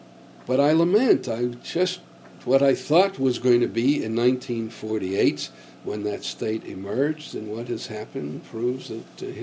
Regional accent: United States; As American Jews, many of us don't want to think so.

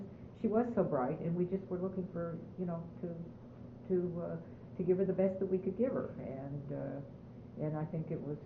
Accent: Shaker Heights, Ohio, United States; now in Pittsburgh, United States; I came from Shaker Heights, which was a relatively new suburb.

